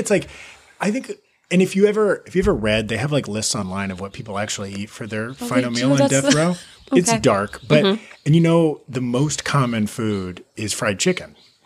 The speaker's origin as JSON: {"language": "English", "region": "Florida", "country": "United States", "tie": "born or raised there", "said": "in the town I grew up in Florida called Ken's Barbecue"}